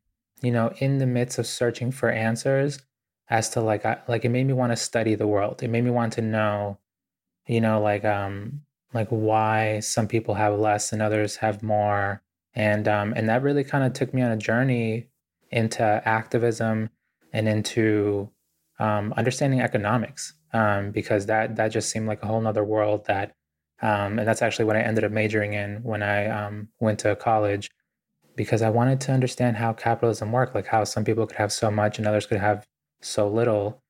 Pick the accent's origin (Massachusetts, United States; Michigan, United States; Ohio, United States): Massachusetts, United States; Boston; I grew up really poor in Boston